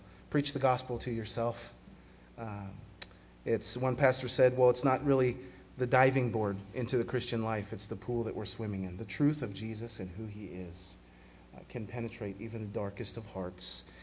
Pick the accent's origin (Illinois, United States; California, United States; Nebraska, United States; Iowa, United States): California, United States; Okay, I'm from California, so work with me a little bit.